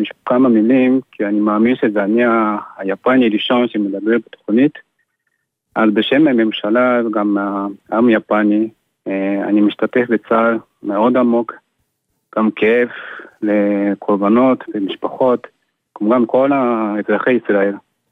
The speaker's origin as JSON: {"language": "Hebrew", "country": "Japan", "second_language": "Hebrew", "lives_now": "Israel", "said": "באזור הר פוג'י."}